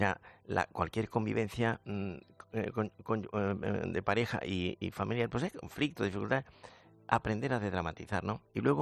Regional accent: Andalusia, Spain; yo soy andaluz

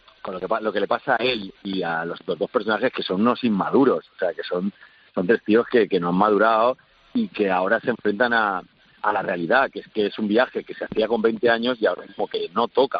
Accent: Spain; nos metemos con nosotros mismos también, con cómo somos los españoles, de gritones, de despistados

